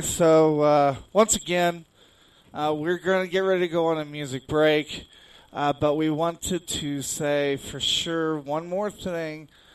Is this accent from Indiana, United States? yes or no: yes; Kokomo, Indiana, United States; Kokomo is in a small town in Indiana, my hometown.